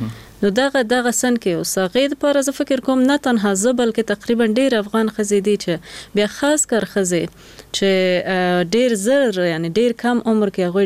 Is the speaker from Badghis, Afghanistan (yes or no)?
no; Jalalabad, Nangarhar, Afghanistan; مونږ خو د جلال آباد یو کلی نه یو لری کلی نه